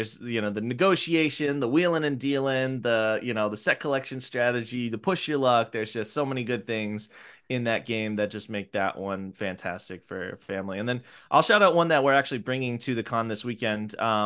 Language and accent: English; Cincinnati, Ohio, United States; now in Portland, United States; So I'm from the Midwest. I'm from Cincinnati. I grew up playing trick-taking games like Euchre, Hearts, etc.